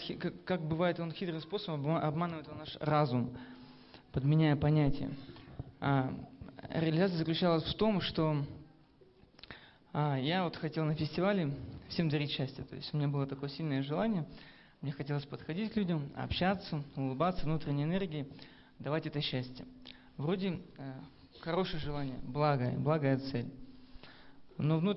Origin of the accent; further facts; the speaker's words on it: Irkutsk, Irkutsk Oblast, Russia; я из Иркутска.